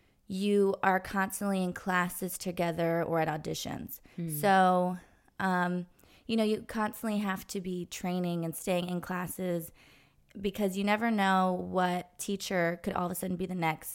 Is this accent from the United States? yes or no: yes; Los Angeles, California, United States; I did. I grew up in Los Angeles.